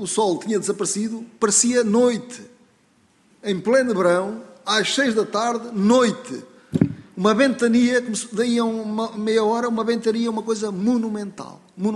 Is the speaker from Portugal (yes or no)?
yes; Penela, Centro, Portugal; now in Figueiró dos Vinhos, Portugal; E eu sou natural do Conselho de Penela, nem sou natural. Mas o meu, eu vivo em Figueira dos Vinhos e considero-me um figueirense. Considero-me um figueirense. Também um penelense e um figueirense.